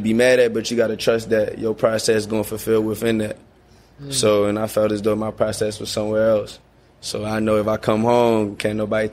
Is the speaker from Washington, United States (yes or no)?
no; Baltimore, Maryland, United States; I'm from Baltimore. Y'all don't know. Y'all ain't never seen a Baltimore kid before.